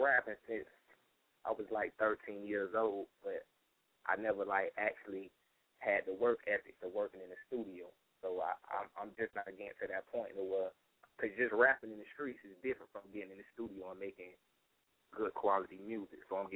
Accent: Tampa, Florida, United States; from Tampa, Florida, hip-hop artist.

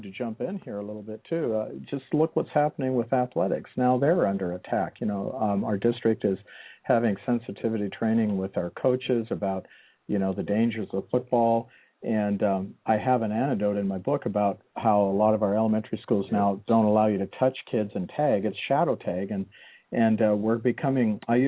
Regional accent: Great Falls, Montana, United States; When I was growing up in Great Falls, Montana, in the 1960s, we used to have nativity pageants during Christmas.

